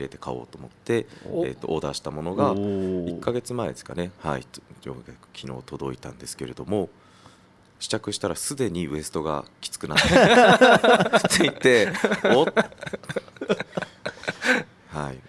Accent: Naha, Okinawa, Japan; 地元は、はい、本社もあるんですけど首里に、那覇市首里になります。

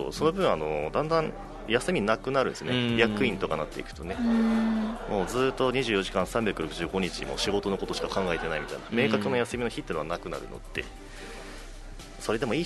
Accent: Aomori, Japan; now in Okinawa, Japan; 青森県なんですよ。

